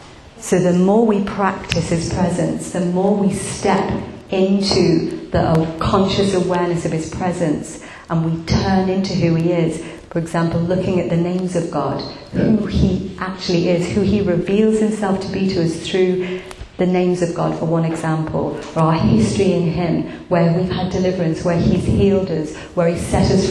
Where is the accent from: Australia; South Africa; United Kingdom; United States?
United Kingdom; as British people particularly, we're terribly apologetic, aren't we?